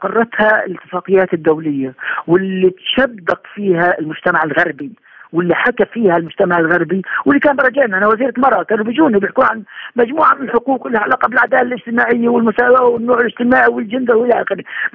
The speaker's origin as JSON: {"language": "Arabic", "town": "Jenin", "region": "West Bank", "country": "Palestine", "said": "في عندنا في جنين في تهجير"}